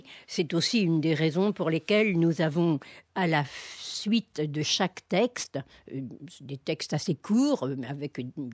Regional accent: France; je suis française, catholique

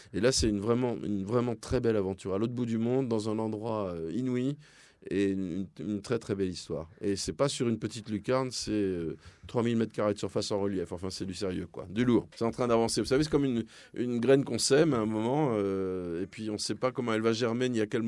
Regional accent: Toulouse, Occitanie, France; Puis en plus, je suis Toulousain, donc je voyais le Concorde décoller sous mes fenêtres tous les jours.

